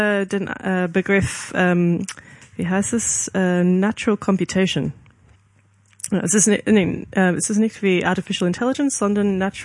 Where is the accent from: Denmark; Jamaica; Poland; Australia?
Australia; Brisbane, Queensland; German is a second language; also born or lived in Melbourne; Dann bin ich in Brisbane zur Schule. Ja, ich bin in Brisbane aufgewachsen. Ich war da in der Schule und dann ich bin nach Melbourne gezogen, um an der Universität Melbourne zu studieren.